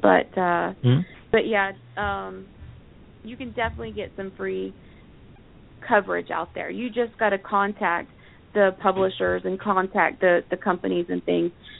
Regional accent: Florida, United States; And being that I'm from Florida, and I always, every year, went to the Orlando show, no matter where I lived, I would always fly down to the Orlando show.

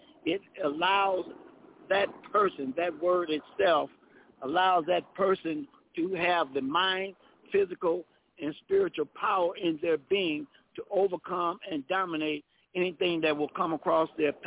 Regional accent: Los Angeles, California, United States; I'm born and raised in Los Angeles.

